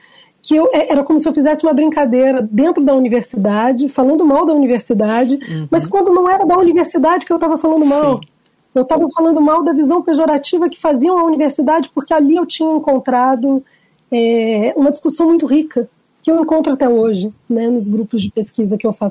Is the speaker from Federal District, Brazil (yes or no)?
yes; Brasília, Federal District, Brazil; Eu sou de Brasília, e aqui em Brasília, quando eu estava no mestrado, logo recém-formada